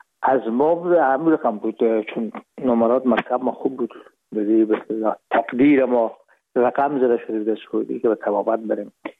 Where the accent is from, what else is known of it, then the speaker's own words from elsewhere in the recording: Herat, Afghanistan; moved away as an adult; now in Hamburg, Germany; رفتیم از کابل به هرات و پیش که فاکولته رو پایان برسانیم یا دیپلم بگیریم از هرات از طریق زمینی داخل مرز ایران شدیم، از مرز ایران گذشتیم و داخل پاکستان و از پاکستان قاچاقی آمدیم به آلمان. یعنی میشد سال 1369 که ما به هامبورگ رسیدیم که باشه 1990.